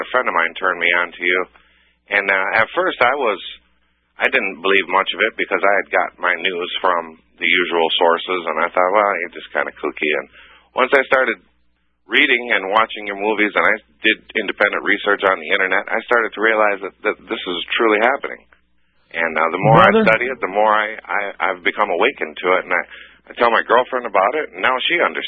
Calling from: Grand Rapids, Michigan, United States; Grand Rapids, Michigan.

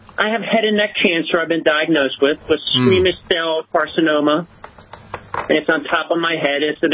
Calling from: Philadelphia, Pennsylvania, United States; Right near Philadelphia, on the edge, right on the edge between Montgomery County and Philly.

